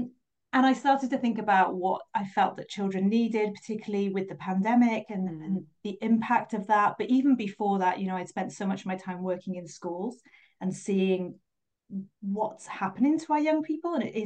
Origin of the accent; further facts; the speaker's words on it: Wales, United Kingdom; also born or lived in America / London; I live in South Wales, same as you, in a little town by the sea just outside of Cardiff. I'm born and bred in Wales, but I've lived in a few different places, including a stint in America and in London as well